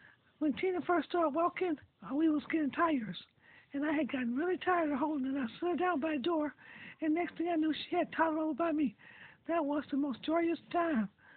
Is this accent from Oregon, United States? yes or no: no; Liberty, Mississippi, United States; I grew up in Liberty, Mississippi with my grandparents and my brother.